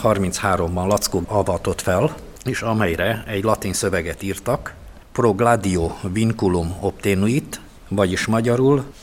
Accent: Arad, Arad County, Romania; Kuncaladárral mi aradiként büszkélkedünk

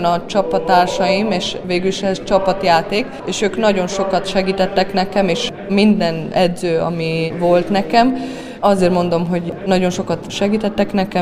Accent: Arad, Arad County, Romania; Sosem felejtjük el, ahonnan származunk, úgyhogy Arad végül is az első otthonom. És ott vannak a barátaim, szüleim, Arad az a szívemben van.

